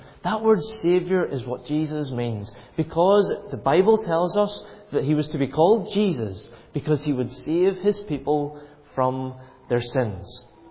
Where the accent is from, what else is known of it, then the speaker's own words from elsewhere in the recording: Ballymoney, Northern Ireland, United Kingdom; There are big names for them, but I just like to simplify things down because I'm from Ballymoney. I'm not the brightest spark in the shed.